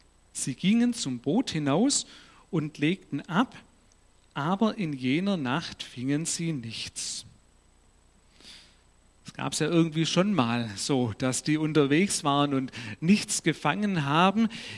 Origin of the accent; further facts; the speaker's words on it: Ludwigsburg, Baden-Württemberg, Germany; Und ursprünglich komme ich hier aus Ludwigsburg.